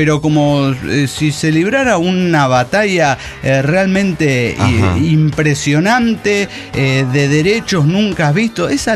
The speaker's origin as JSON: {"language": "Spanish", "town": "Axochiapan", "region": "Morelos", "country": "Mexico", "said": "Porque Axochiapan ya, yo no quería pedos en Axochiapan. Mi pueblo es mi pueblo."}